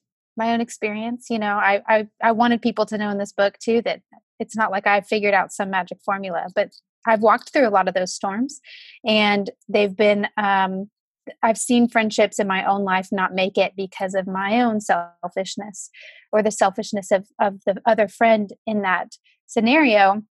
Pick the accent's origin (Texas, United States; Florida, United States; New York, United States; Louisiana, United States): Texas, United States; Houston; growing up in the Houston area, I feel like you get kind of spoiled by really great Mexican and Tex-Mex food.